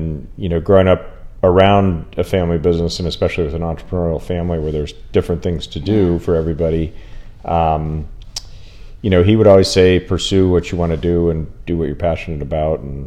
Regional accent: Denver, Colorado, United States; also born or lived in Durango; We moved to Denver from Durango when I was very young, so I went to grade school at a public school in Denver, and then went to a college prep school kind of thing in Denver.

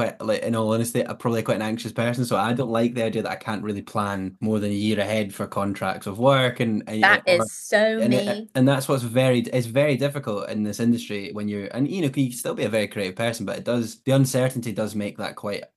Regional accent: Scotland, United Kingdom; But I mean, I feel like being Scottish is it's maybe easier

